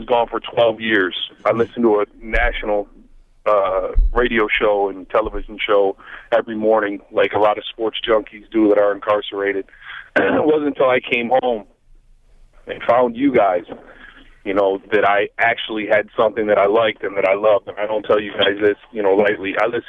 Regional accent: Buffalo, New York, United States; Obviously, I'm from Buffalo, so OJ, you know, we take that a little bit, you know, personal up here.

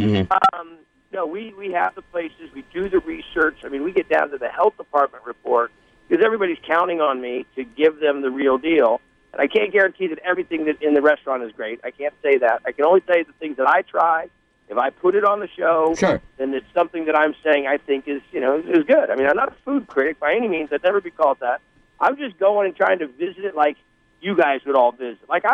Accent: West Coast, United States; I come from the West Coast, so I have a different team that I'm a fan of.

